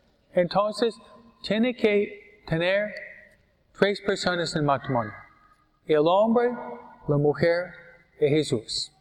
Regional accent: New York, United States; que fue un obispo de donde vengo yo, Nueva York, ¿no?

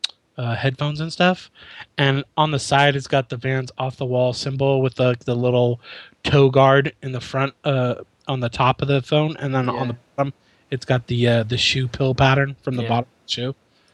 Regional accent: Portland, Oregon, United States; it reminds me of a place in Portland. That's where I grew up in Oregon.

